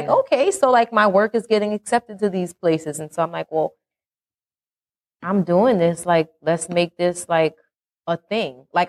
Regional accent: New Orleans, Louisiana, United States; I'm from Uptown New Orleans, baby.

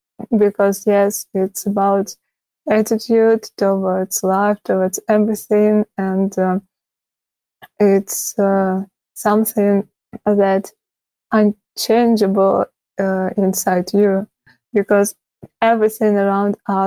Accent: Ukraine; I'm originally from Ukraine

